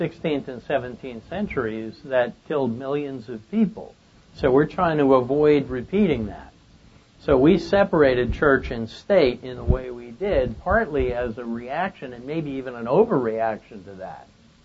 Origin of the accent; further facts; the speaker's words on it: Queens, New York, United States; because I come from Queens, I call it a protection racket